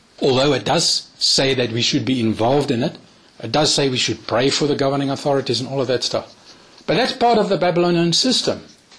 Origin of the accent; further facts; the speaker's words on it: South Africa; South African? No, according to the law books of the nation, I am. But according to who I am in Christ, I'm not a South African. I happen to live here.